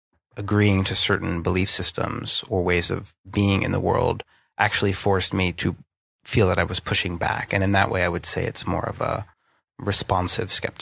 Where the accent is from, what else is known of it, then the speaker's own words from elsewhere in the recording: Northeast, United States; at least in the place that I grew up in the Northeast